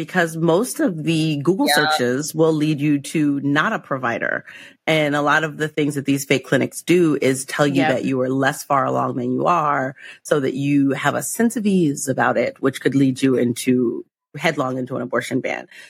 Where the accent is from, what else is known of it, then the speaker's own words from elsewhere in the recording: New York, United States; But that's a luxury that I had as a New Yorker.